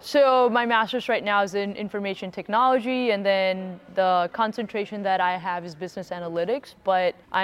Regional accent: India; now in United States; I'm originally from India, but I've lived in the U.S. for more than half my life.

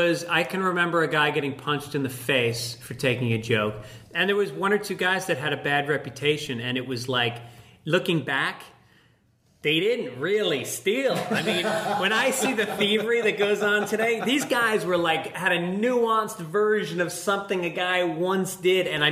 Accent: Ireland; Yeah, I just feel like as an Irish person, I'm so suppressed.

